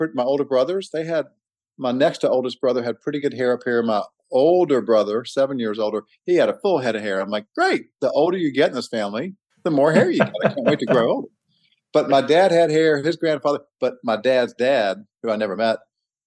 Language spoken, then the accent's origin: English; Atlanta, Georgia, United States; I grew up in Atlanta and went to schools there.